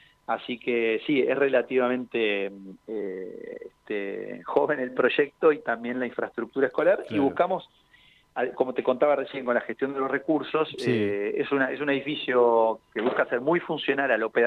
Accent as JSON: {"language": "Spanish", "country": "Argentina", "said": "estamos entre los mejores del mundo nuevamente como argentinos"}